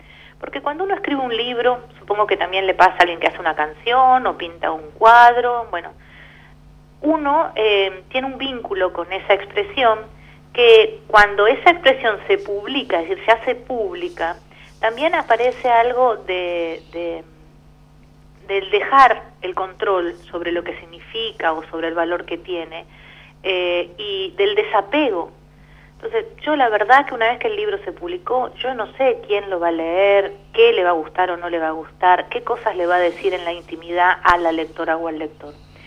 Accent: Patagonia, Argentina; Yo soy re patagónica también con esos gustos

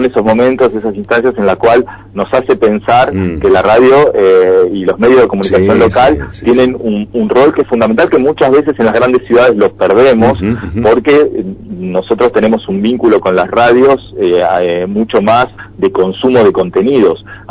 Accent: Tucumán, Argentina; los temas que son importantes como tucumanos, como parte de la provincia.

